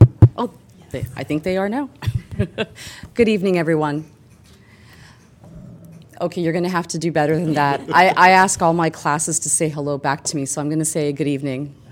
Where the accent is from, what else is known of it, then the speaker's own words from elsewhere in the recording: Canada; you know, I grew up in Canada.